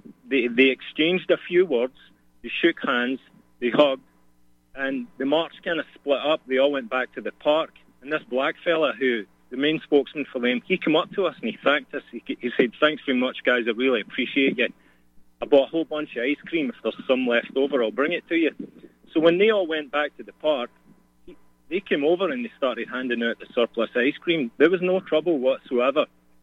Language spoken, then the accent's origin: English; Scotland, United Kingdom; moved away as an adult; now in United States; I came to this country in 1992. I'm from Scotland.